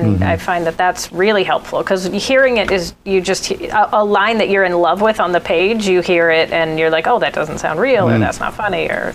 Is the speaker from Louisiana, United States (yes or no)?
no; Boston, Massachusetts, United States; Like, I was a girl from Boston, and my father was a lawyer, and my mom was a teacher.